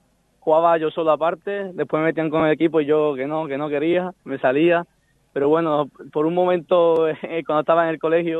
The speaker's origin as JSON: {"language": "Spanish", "town": "Málaga", "region": "Andalusia", "country": "Spain", "said": "a todos, como malagueños que somos, yo creo que va a ser una motivación extra. Estás jugando en el campo de tu ciudad"}